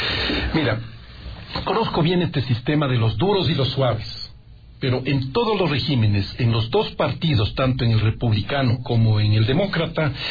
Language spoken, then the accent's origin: Spanish; Ecuador; Como ecuatoriano, mira, en la última campaña política